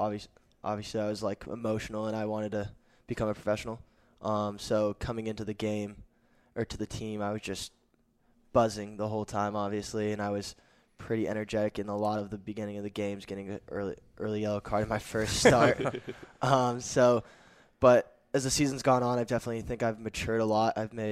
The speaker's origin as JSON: {"language": "English", "town": "Las Vegas", "region": "Nevada", "country": "United States", "tie": "born or raised there", "also_born_or_lived": "Wisconsin / North Carolina", "said": "I was moving around because my dad, and then he landed in Las Vegas, and then I grew up there. So I spent my entire life basically growing up there."}